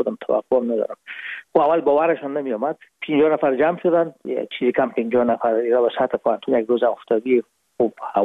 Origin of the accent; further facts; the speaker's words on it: Afghanistan; به داخل وطنم دوستا و خشاوند و رفقای قدیمی هستن